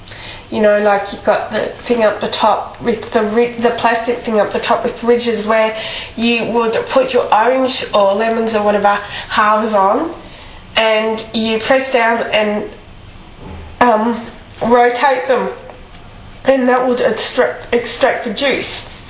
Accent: Melbourne, Victoria, Australia; from Melbourne, Australia. Although I'm currently staying in Dubai with my dad for a few weeks.

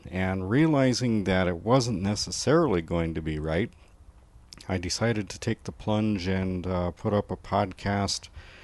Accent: Nebraska, United States; also born or lived in Wagner, South Dakota; I was born in Wagner, South Dakota. I actually lived and go home to the Santee Sioux Indian Reservation, that's in the northeastern part of the state of Nebraska.

